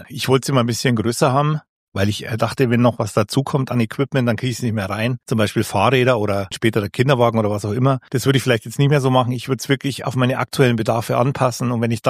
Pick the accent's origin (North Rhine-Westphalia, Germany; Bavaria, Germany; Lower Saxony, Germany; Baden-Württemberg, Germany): Bavaria, Germany; Nee, also ich bin ja klassisch am Chiemsee groß geworden und da hast du die Berge vor der Nase, aber auch den See.